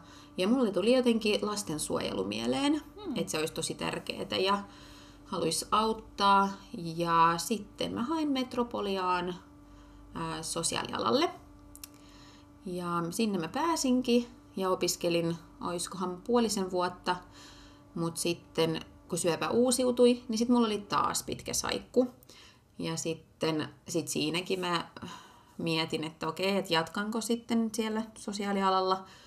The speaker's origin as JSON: {"language": "Finnish", "country": "Ukraine", "lives_now": "Finland", "said": "kun mä oon tosiaan Ukrainasta kotoisin"}